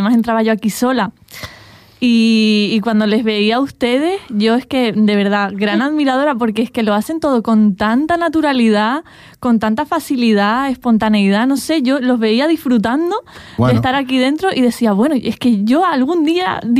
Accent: Canary Islands, Spain; also born or lived in Santiago de Compostela; Soy de aquí, pero me fui. Yo soy majorera, mi madre es gallega, por eso también me fui para allí. Y bueno, he vuelto para aquí

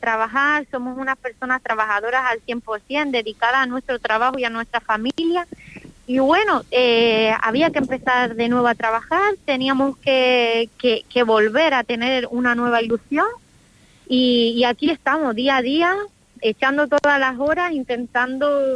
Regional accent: Andalusia, Spain; yo soy andaluza, y ahí en mi tierra...

